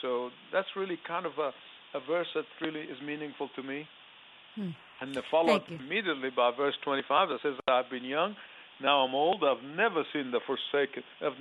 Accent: Egypt; I grew up in Egypt. Our family was a large family, we ethnically Christian family

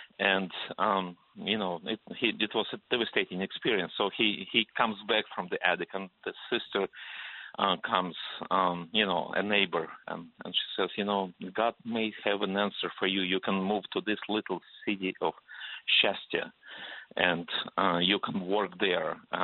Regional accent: Donbas, Ukraine; also born or lived in Soviet Union; But I grew up truly in the Soviet Union. My childhood was spent in the area which is now controlled by pro-Russian rebels in eastern Ukraine. So I don't even know which country I was born in.

